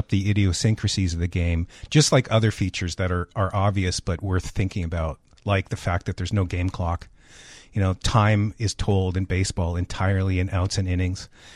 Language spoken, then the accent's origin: English; Toronto, Ontario, Canada; as a Canadian, there was organized baseball in Toronto, my home city, before Canada was a country.